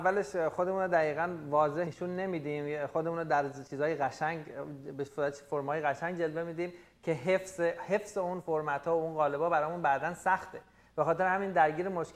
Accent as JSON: {"language": "Persian", "country": "Iran", "said": "ما مردای ایرانی هستیم"}